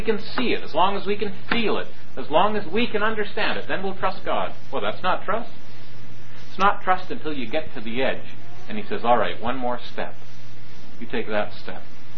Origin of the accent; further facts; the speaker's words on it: Canada; It's like, what's a Canadian? Well, we're not Americans. Well, what are you? Well, we're not British. Well, we're not French.